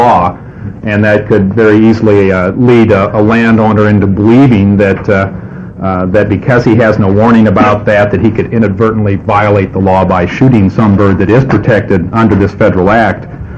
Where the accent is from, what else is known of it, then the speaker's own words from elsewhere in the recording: Corvallis, Oregon, United States; I'm from Corvallis, and I'm representing the Corvallis Audubon Society.